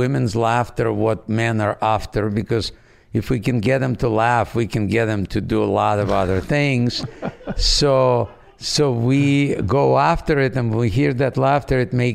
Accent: Odesa, Odesa Oblast, Ukraine; I grew up in Odessa on the Black Sea.

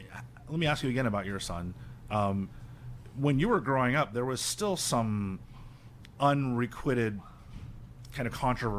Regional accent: Miami, Florida, United States; Let me bring in my experience, because I grew up in Miami, and I'd heard of your father

